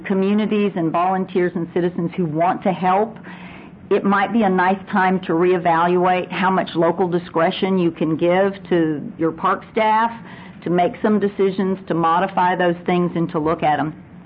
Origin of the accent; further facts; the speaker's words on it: Blanco, Texas, United States; I'm also from Blanco